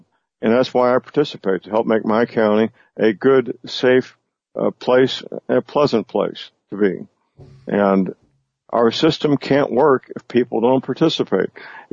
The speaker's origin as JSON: {"language": "English", "region": "Missouri", "country": "United States", "tie": "born or raised there", "said": "I was disappointed and surprised that my home state, Missouri, has gone that route, allowing mail-in ballots."}